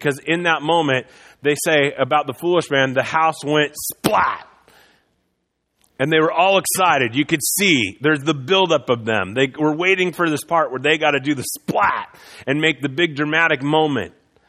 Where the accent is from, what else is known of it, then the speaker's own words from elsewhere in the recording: Midwest, United States; I don't know how many of you have been paying attention, but I grew up in the Midwest.